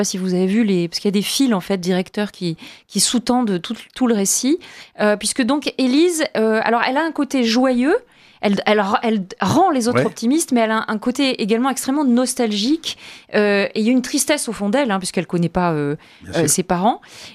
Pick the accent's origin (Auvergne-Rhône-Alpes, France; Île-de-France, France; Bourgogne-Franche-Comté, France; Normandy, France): Auvergne-Rhône-Alpes, France; Le Puy-en-Velay; moi, je n'ai pas vécu du tout au Maroc. Hein, je suis auvergnate et je suis originaire du Puy-en-Velay